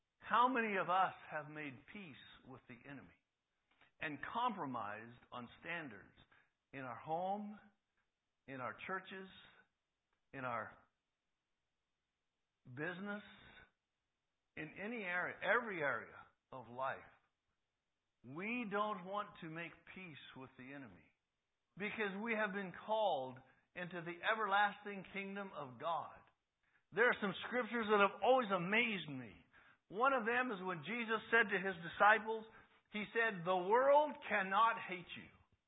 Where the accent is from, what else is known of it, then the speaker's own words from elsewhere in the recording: California, United States; I remember when Brother Gary Miller told me one time, we grew up together in California.